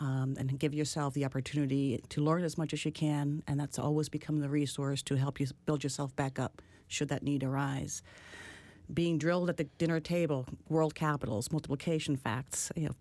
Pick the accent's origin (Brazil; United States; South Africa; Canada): Brazil; also born or lived in Netherlands; I was born in Holland. Grew up in Brazil. My mother is Dutch, blonde and blue-eyed. Mm. My father is from Suriname. His parents emigrated from India. But I grew up in Brazil, always gone to an American school